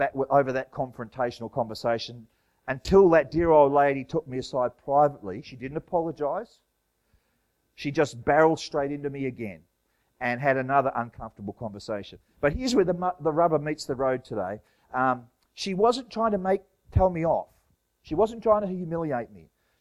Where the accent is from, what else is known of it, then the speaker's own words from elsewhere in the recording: Australia; So, being an Australian who only knows instant hot water and likes to have long hot showers, and likes to eat a lot and have snacks, I started to complain.